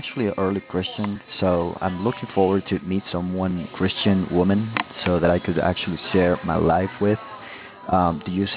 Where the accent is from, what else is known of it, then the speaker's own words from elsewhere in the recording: Dallas, Texas, United States; from Dallas, Texas.